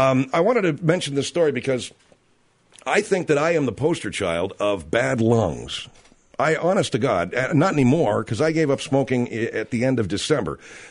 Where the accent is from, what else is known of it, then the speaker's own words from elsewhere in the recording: California, United States; Now, I grew up in the San Gabriel Valley. The San Gabriel Valley is the northeastern valley from the city of Los Angeles.